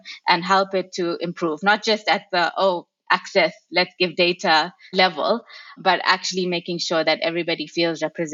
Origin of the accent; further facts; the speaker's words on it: South Africa; So I'm born and raised in South Africa, and I actually started off as an engineer, an electrical engineer